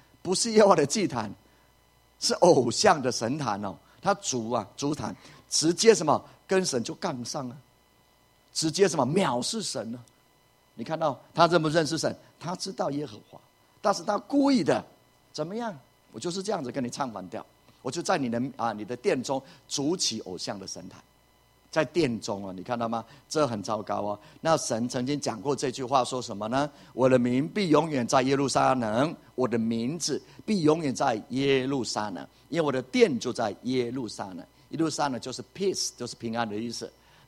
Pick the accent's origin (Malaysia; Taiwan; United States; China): Taiwan; Puli, Nantou County; 因为我在埔里长大，四面环山，从小的时候就可能一个庙叫地母庙，其他都没有，很漂亮的一个盆地